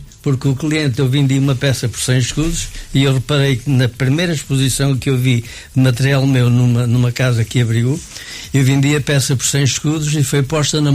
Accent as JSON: {"language": "Portuguese", "town": "Alcobaça", "region": "Leiria", "country": "Portugal", "tie": "born or raised there", "said": "Portanto, eu sou natural de Alcobaça e, como alcobacense, aprendi a arte de pintor de loiça de Alcobaça nos anos 50."}